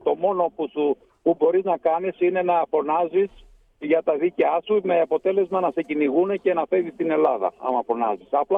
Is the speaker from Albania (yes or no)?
yes; Dropull, Gjirokastër County, Albania; εγώ που είμαι από τη Δρόπολη του Αργυρικάστρου